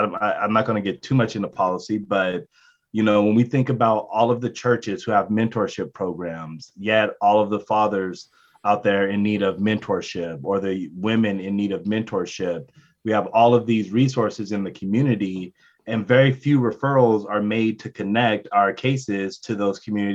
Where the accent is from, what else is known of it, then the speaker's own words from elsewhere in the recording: Los Angeles, California, United States; born there; I was born in Los Angeles in Martin Luther King Jr. Hospital.